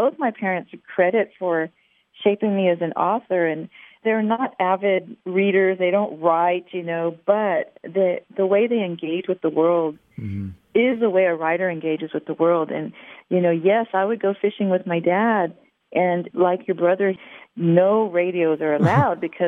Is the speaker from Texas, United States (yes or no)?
yes; Corpus Christi, Texas, United States; It actually was my hometown for 23 years, but I'm originally from Corpus Christi.